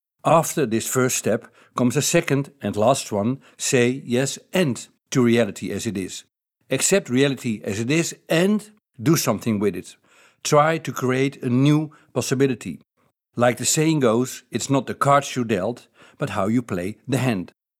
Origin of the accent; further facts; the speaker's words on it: Netherlands; first language Dutch; English is a second language; Flip thinking, or as it is called in my native language, Dutch, I'm from the Netherlands